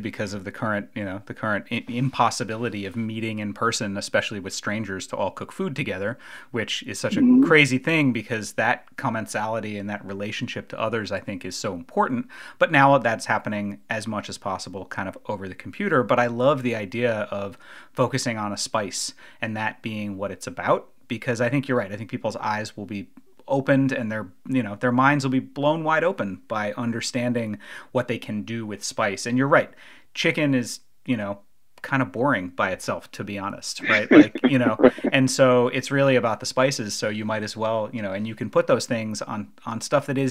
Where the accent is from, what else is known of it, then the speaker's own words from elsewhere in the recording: New York City, New York, United States; I'm white. I grew up in around New York City, and my mom went macrobiotic